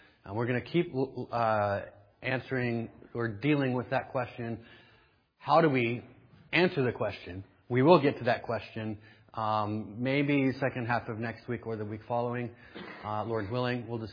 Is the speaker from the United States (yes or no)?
yes; Denver, Colorado, United States; moved away as an adult; And then I went off to college, and I moved from Denver to Phoenix, so I couldn't obviously continue to attend my home church.